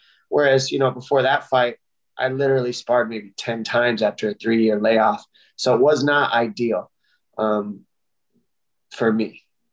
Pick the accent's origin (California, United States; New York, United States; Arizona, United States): Arizona, United States; Tucson; And he's from my hometown, Tucson, Arizona.